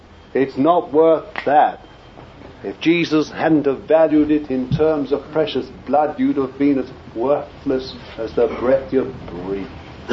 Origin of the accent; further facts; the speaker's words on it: London, United Kingdom; born there; now in -; but I was born in Bethnal Green. I don't know what that's equivalent of Manhattan or somewhere like that. Bronx. That's about the equivalent. That's where I was born.